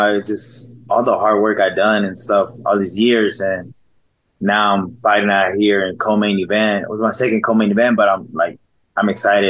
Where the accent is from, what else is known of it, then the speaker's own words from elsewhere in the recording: Plainview, Texas, United States; also born or lived in Los Angeles, United States; I was born in Plainview, Texas. And I was raised in Plainview, Texas. It was good there. It was really good.